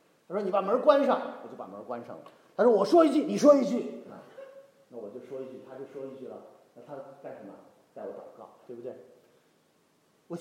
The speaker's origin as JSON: {"language": "Chinese", "town": "Xiamen", "region": "Fujian", "country": "China", "tie": "born or raised there", "said": "当时在我的老家厦门鼓浪屿啊，听过鼓浪屿这个地方吧？鼓浪屿在那个一个我们的山上一个祖屋里头，"}